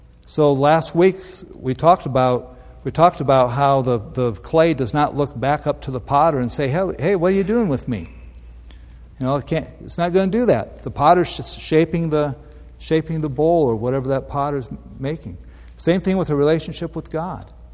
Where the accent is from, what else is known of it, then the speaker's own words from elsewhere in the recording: Iowa, United States; because I'm from Iowa originally, so I plant corn because that's what Iowans